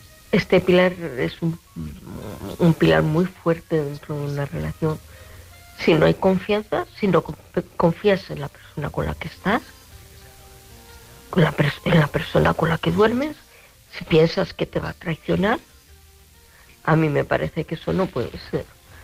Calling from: Valladolid, Castile and León, Spain; de Valladolid.

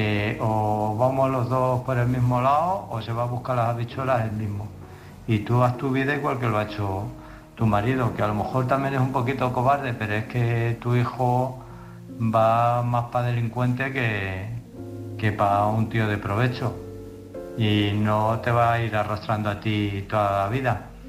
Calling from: Illescas, Castilla-La Mancha, Spain; de Illescas.

